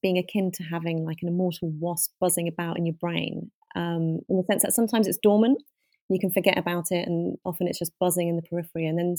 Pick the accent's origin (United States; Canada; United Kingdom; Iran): United Kingdom; as a British Pakistani Muslim woman who's highly privileged and educated